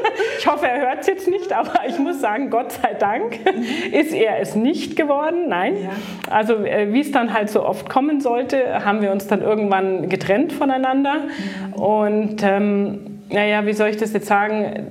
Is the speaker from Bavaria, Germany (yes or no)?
yes; Bavaria, Germany; Also groß geworden bin ich im Großraum München.